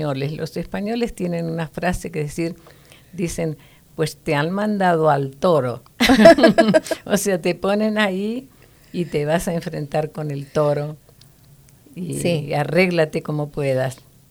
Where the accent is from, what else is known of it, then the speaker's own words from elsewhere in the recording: Buenos Aires, Argentina; also born or lived in General Pico; yo nací en Argentina, en una ciudad, o más bien dicho, en un estado que se llama La Pampa. Y el lugar donde yo nací se llamaba General Pico.